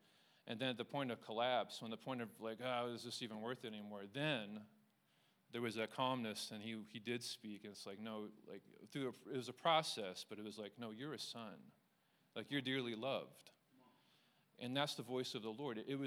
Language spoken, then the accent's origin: English; Springfield, United States; I grew up on the North End, and everyone likes pro wrestling. You know what I mean? It's a working class part of Springfield